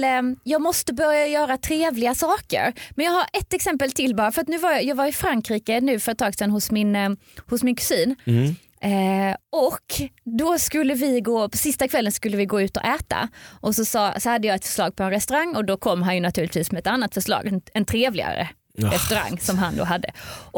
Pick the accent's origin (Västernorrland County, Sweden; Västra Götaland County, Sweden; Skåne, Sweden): Skåne, Sweden; Ängelholm; det var när jag var barn i Ängelholm.